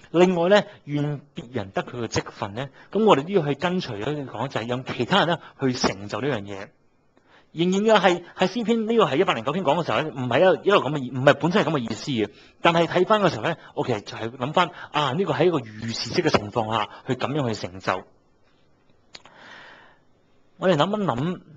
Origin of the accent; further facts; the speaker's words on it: China; 即係同样我哋中国人都觉得死呢有轻于鸿毛，重于泰山嘅。